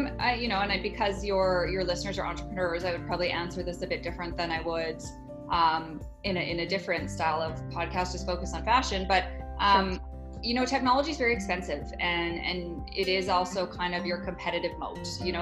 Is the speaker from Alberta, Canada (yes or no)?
yes; Calgary, Alberta, Canada; Yeah, so I'm from Calgary, Alberta, Canada. So not the largest city in North America.